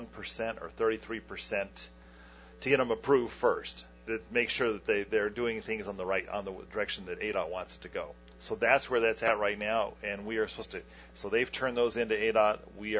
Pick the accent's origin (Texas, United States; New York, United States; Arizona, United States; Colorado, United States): Arizona, United States; Now, of course, me being born and raised in Arizona, I think cool thing.